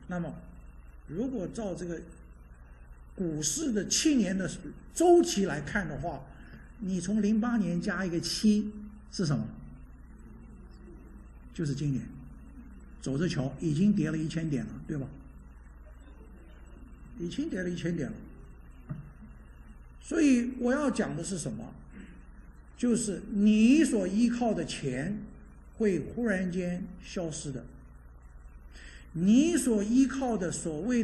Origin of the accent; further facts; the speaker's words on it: China; 我们中国人有个农历，对吧？我们讲除夕，那是什么意思？